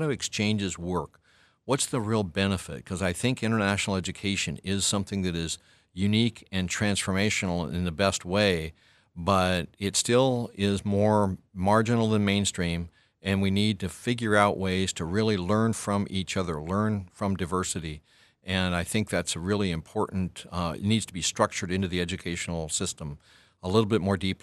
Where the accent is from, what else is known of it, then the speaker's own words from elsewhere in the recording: Pacific Northwest, United States; Well, I'm from the Pacific Northwest, and my family's out there. My wife's family's out there. My kids are all out there. So we're returning to the Pacific Northwest